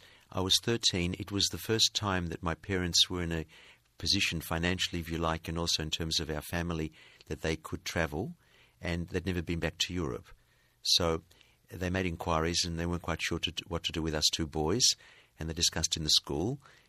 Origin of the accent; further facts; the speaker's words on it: Australia; being Australian, for me, it's not a problem, it's not an issue.